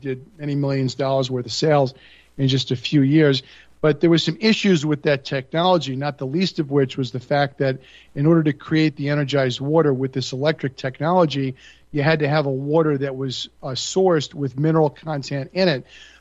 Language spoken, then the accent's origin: English; Long Island, New York, United States; Well, I mean, I grew up in Long Island, New York, and, you know, all of my relatives were from New York City